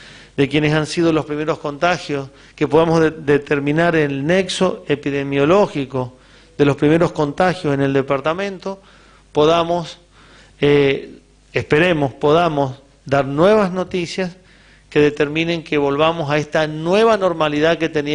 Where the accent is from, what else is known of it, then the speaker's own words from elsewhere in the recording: Pocito, San Juan, Argentina; como los positanos somos sanjuaninos